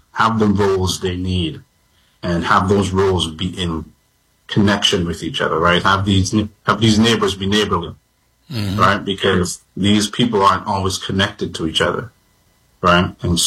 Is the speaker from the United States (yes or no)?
no; St. Vincent & Grenadines; I'm from an island now known as Vincent and the Grenadines.